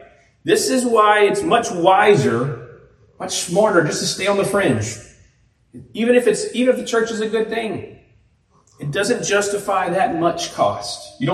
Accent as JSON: {"language": "English", "region": "Louisiana", "country": "United States", "tie": "born or raised there", "said": "and I grew up near New Orleans, so I remember these seasons."}